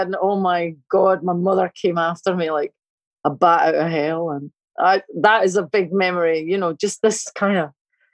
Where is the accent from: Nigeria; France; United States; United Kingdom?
United Kingdom; Glasgow, Scotland; I'm a tenement lassie. I was born in Anderson, Glasgow, and I was born just at the end of the 50s. Okay, I'm not a 50s baby, but I'm 59 August, and I have vivid memories of that street in the tenements